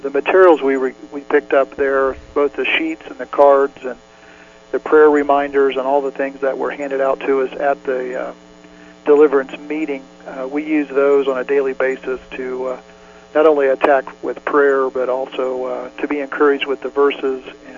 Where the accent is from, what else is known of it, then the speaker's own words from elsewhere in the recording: Kansas, United States; now he's from Oklahoma and I'm from Kansas, so we tend to speak similar language.